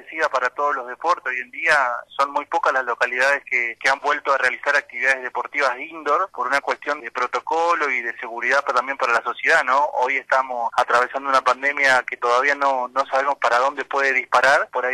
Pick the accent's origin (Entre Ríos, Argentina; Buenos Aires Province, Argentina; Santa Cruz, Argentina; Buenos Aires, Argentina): Santa Cruz, Argentina; Caleta Olivia; Porque yo soy de Caleta Olivia, hoy en día acá nosotros no tenemos ningún caso